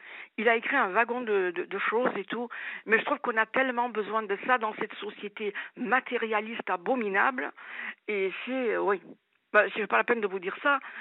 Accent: Marseille, Provence-Alpes-Côte d'Azur, France; now in Paris, France; En fait, moi, j'habite à Paris depuis très longtemps, mais je suis de Marseille.

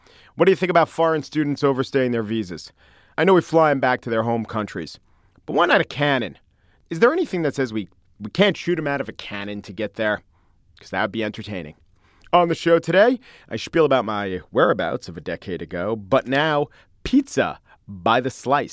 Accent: Long Island, New York, United States; I'm from Long Island.

